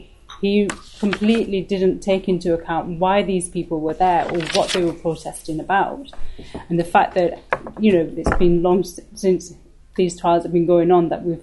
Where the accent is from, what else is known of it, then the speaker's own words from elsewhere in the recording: United Kingdom; I was born here. I have a British passport. I always consider myself as British. Yes, I have Pakistani heritage.